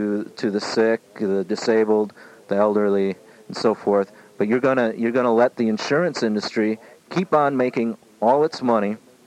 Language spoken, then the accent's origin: English; United States; first language Lakota; I personally suffered the indignity of being deprived of speaking my native tongue and following Lakota traditions.